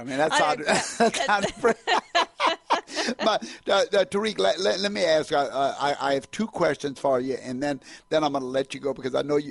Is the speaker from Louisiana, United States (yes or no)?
yes; Louisiana, United States; We were, in fact, outsiders, even though I was just 70 miles down the road. I was from Cajun country, so I wasn't a New Orleanian